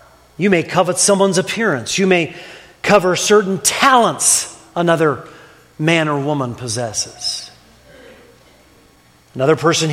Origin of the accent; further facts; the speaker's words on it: Ohio, United States; The neighbors who live behind me growing up in Ohio always seemed to be living above their means.